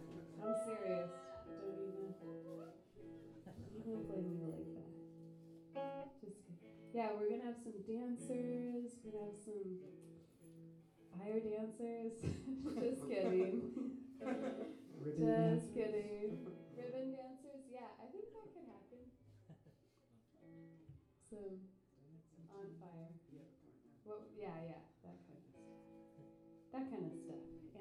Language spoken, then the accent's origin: English; Berkeley, California, United States; Even though I am from Berkeley. As evidenced by my art teacher outfit.